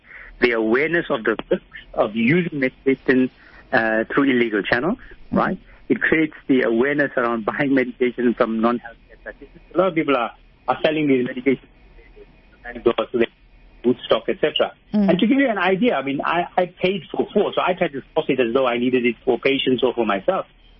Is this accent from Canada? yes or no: no; South Africa; So the problem you've got as a South African doctor